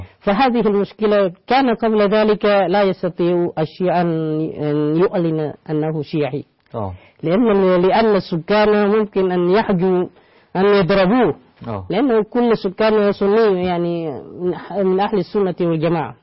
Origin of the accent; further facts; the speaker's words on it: Egypt; أنا من مصر، كنت درست في جامعة الأزهر، وحتى الآن أنا أسكن في مصر